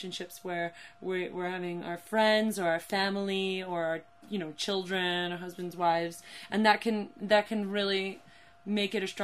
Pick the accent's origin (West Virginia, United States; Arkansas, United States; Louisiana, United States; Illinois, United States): West Virginia, United States; New Vrindavan; being a Gurukuli, I grew up in New Vrindavan